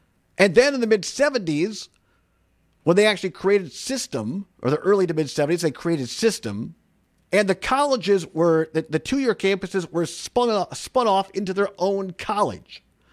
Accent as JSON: {"language": "English", "town": "Richland Center", "region": "Wisconsin", "country": "United States", "tie": "born or raised there", "said": "I grew up in Richland Center, Wisconsin, southwest Wisconsin, about halfway between Madison and La Crosse."}